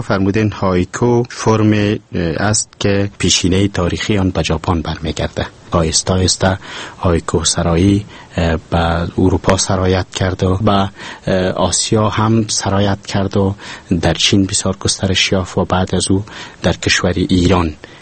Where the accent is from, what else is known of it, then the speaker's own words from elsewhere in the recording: Kabul, Afghanistan; born there; لیسانس پوهنزه حقوق و علوم سیاسی کابل. در سال 1361 در کابل متولد شدیم.